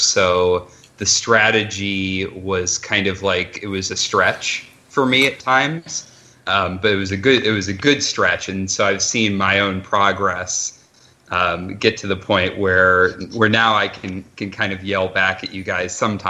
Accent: Ohio, United States; Yeah, I'm from the Akron, Canton area.

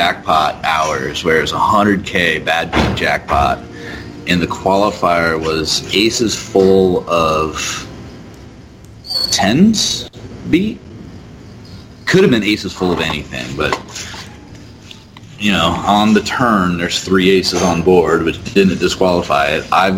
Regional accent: San Dimas, California, United States; And I grew up in San Dimas, California, which is right on the foothills outside of LA.

